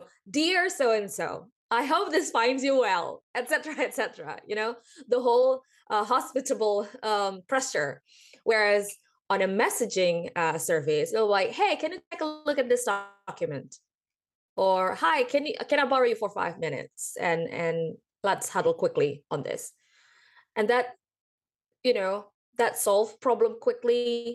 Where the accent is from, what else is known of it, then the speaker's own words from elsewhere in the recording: Indonesia; I'm from Indonesia. So people in Asia, it's known that for someone who's older, we don't even call them by first name, for example.